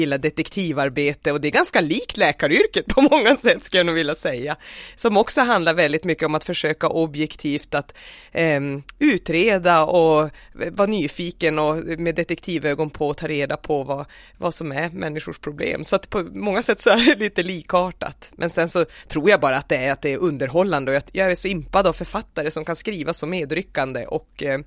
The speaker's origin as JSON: {"language": "Swedish", "town": "Boden", "region": "Norrbotten County", "country": "Sweden", "lives_now": "Kalix, Sweden", "said": "Jag kommer från Boden och bor i Kalix sedan 2005."}